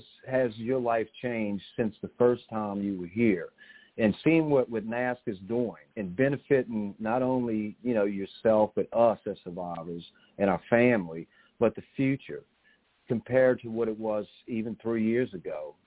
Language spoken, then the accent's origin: English; New Orleans, Louisiana, United States; I'm from New Orleans. You know, we have a lot in common, really do.